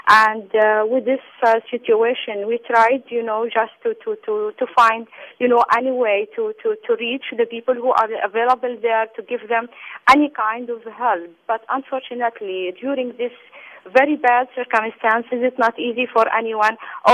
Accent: Rafah, Gaza Strip, Palestine; English is a second language; because I'm citizen from Rafah, and I'm living there

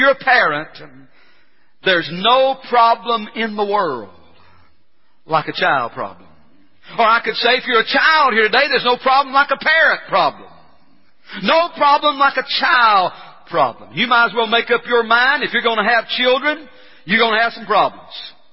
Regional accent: City View, United States; I grew up in City View. Where I grew up, guys didn't paint their fingernails.

